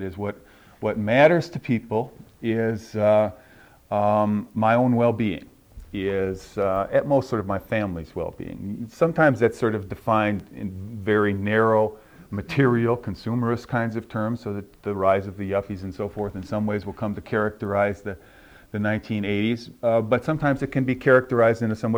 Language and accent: English; Chicago, Illinois, United States; As I say, I hail from Chicago, and my own glasses through which I view the world are fairly intensively urban.